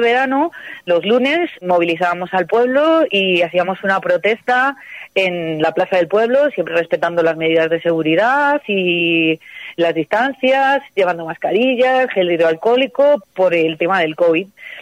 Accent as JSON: {"language": "Spanish", "town": "Lastras de Cuéllar", "region": "Castile and León", "country": "Spain", "said": "hay mucha gente que vive en mi pueblo pero va a Segovia a trabajar, pero natural del pueblo, agricultura y ganadería."}